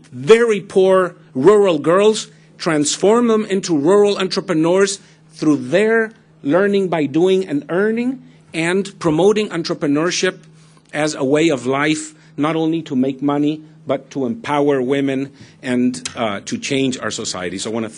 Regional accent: Paraguay; I come from Paraguay

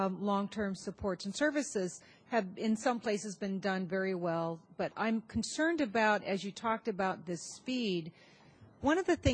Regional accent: California, United States; I'm a geriatrician, and I come from California

